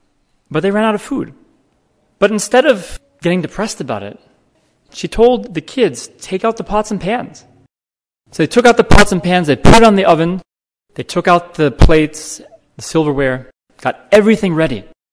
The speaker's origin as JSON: {"language": "English", "town": "Downers Grove", "region": "Illinois", "country": "United States", "tie": "born or raised there", "said": "Now, I grew up outside of Chicago. My mother was a Norwegian immigrant that came to America to marry my dad. My dad was Italian-American. They lived outside of Chicago in a small town called Downers Grove."}